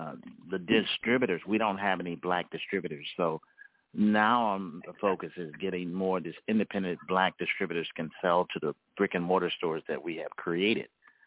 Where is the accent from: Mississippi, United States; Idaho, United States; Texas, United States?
Mississippi, United States; born there; well, you know, it's my history because I was born in Mississippi and we had to get that truck.